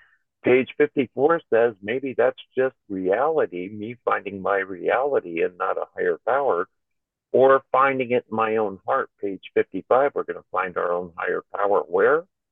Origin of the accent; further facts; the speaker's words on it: San Francisco, California, United States; I'm from San Francisco Bay Area